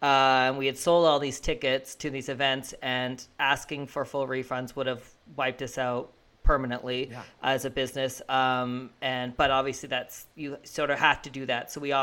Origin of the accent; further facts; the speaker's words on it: Fredericton, New Brunswick, Canada; Oh, I'm from Fredericton